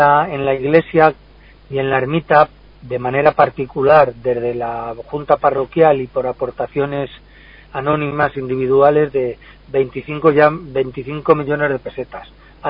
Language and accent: Spanish; Santibáñez de Béjar, Castile and León, Spain; Santibáñez de Béjar está entre dos tierras, porque somos de Salamanca y pertenecemos a la diócesis de Plasencia